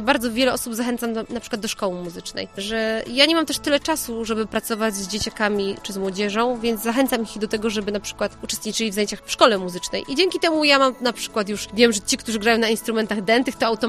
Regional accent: Komprachcice, Opole Voivodeship, Poland; bo ja rzeczywiście pochodzę z Komprachcic, tam się wychowałam. W Opolu też, ale w Opolu bardziej chodziłam do szkoły

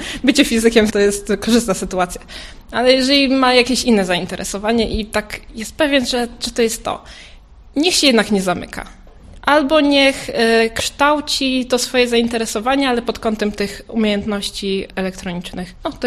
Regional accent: Toruń, Kuyavian-Pomeranian Voivodeship, Poland; A jeszcze jestem z Torunia

